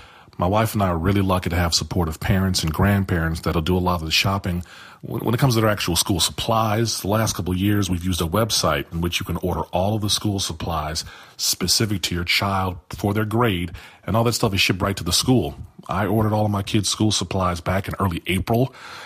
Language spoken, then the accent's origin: English; Cleveland, Ohio, United States; from Cleveland, Ohio.